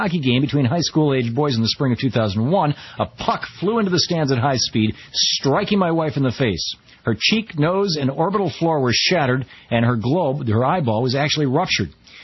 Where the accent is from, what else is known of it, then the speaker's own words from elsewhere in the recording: United States; now in Canada; As an American living up here north of the border